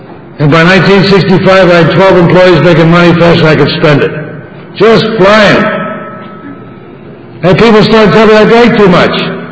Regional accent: New Jersey, United States; I was born and raised in New Jersey, went to school in Philadelphia, came to California cadets.

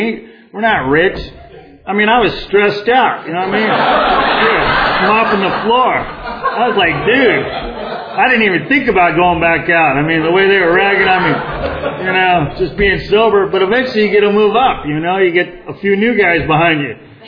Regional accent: Oxnard, California, United States; I was from Oxnard, and I met some girl in the program and dated her.

